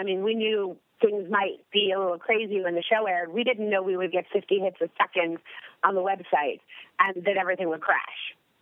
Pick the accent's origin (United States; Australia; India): United States; Washington, District of Columbia; now in Puerto Rico; I'm located 7 miles off the coast of Puerto Rico. I'm not in New York. I'm not in my hometown of Washington, D.C.